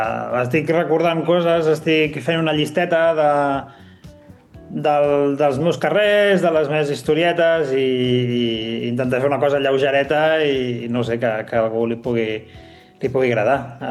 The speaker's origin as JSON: {"language": "Catalan", "town": "L'Hospitalet de Llobregat", "region": "Catalonia", "country": "Spain", "tie": "born or raised there", "moved": "as an adult", "said": "tota la meva carrera té sentit si s'entén que sóc d'Hospitalet"}